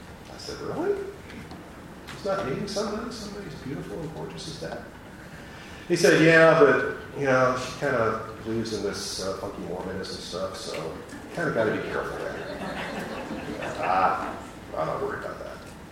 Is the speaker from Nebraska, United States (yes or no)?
yes; Nebraska, United States; I grew up in Nebraska from a family that had a very rich German heritage.